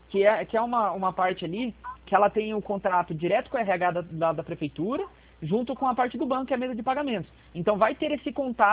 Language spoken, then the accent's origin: Portuguese; Curitiba, Paraná, Brazil; como eu sou aqui de Curitiba